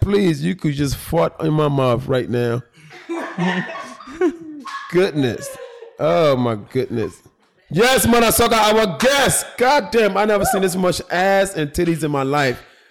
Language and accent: English; Philadelphia, Pennsylvania, United States; I was raised in Philly, so I would drive to New York.